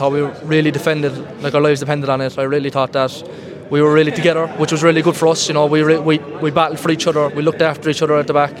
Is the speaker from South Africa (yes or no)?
no; Cork, Munster, Ireland; It's what you dream of as a kid, you know, growing up in Cork.